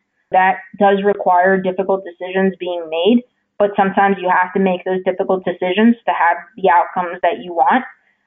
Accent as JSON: {"language": "English", "region": "New Jersey", "country": "United States", "said": "I'm a little biased. I'm originally from New Jersey, so I'm very excited about what that means."}